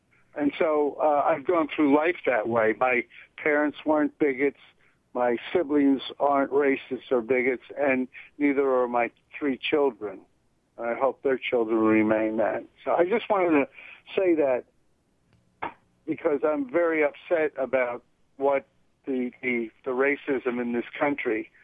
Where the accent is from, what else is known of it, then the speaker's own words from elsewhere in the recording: New Jersey, United States; moved away as an adult; I grew up in North Jersey, in a very integrated community. It was back then. I don't know what's going on today. I've been out of there for 40 years.